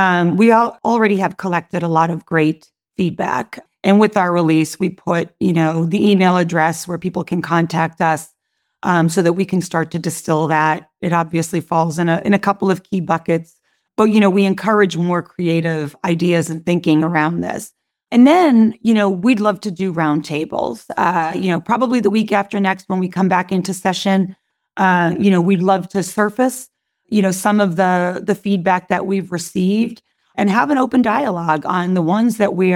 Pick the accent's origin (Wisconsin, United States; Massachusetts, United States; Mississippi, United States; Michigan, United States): Massachusetts, United States; Lowell; I grew up in Lowell, Massachusetts. That's a city built by people who worked with their hands.